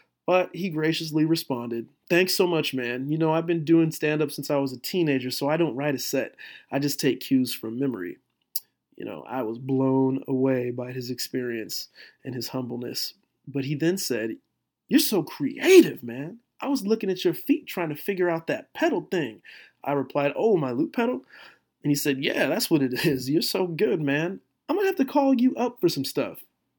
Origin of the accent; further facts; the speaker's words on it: Sacramento, California, United States; I mean, how did I get here from being a hometown boy, born and raised in Sacramento?